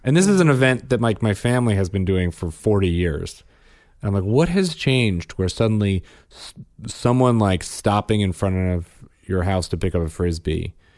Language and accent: English; Illinois, United States; because this happened in my hometown, a suburb of Chicago